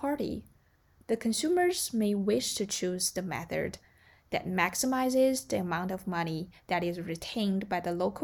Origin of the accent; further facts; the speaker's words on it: China; Well, in my hometown, China, it is not as transparent as it is in Chicago.